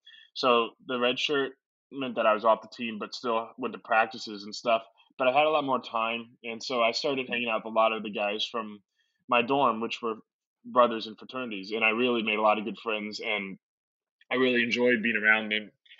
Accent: Crofton, Maryland, United States; I grew up in Crofton, Maryland. It's a pretty small town, just a bit south of Baltimore.

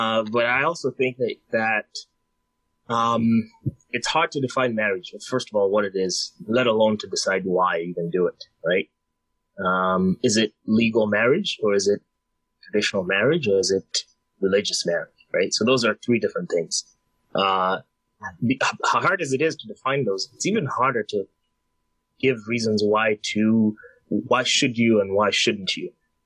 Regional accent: Kenya; now in Canada; I'm a Kenyan living in Canada.

